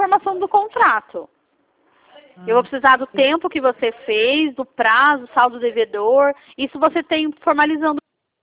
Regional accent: Campinas, São Paulo, Brazil; eu sou aqui de Campinas, São Paulo.

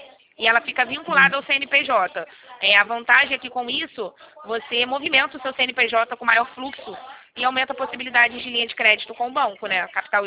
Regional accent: Rio de Janeiro, Brazil; Sou do Rio de Janeiro.

